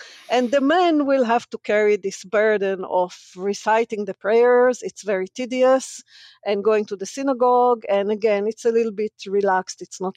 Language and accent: English; Israel; first language Hebrew; I am also a native Hebrew speaker. I was born and raised in Israel.